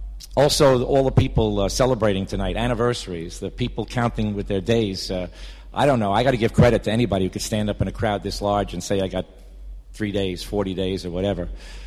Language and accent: English; Bronx, New York, United States; I'm a kid from the Bronx. And my journey was to leave the Bronx, develop alcoholism, and get shipped back to the Bronx at the end of my drinking.